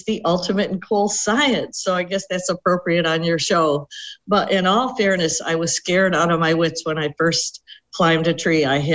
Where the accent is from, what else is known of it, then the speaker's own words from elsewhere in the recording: New England, United States; the same way that I used to see leaves in trees where I grew up in New England of North America.